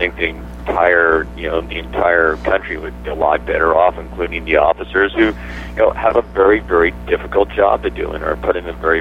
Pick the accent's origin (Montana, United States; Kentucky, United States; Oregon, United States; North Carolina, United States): Montana, United States; We've actually been there a fair amount of times because we are based out of, we're from Montana.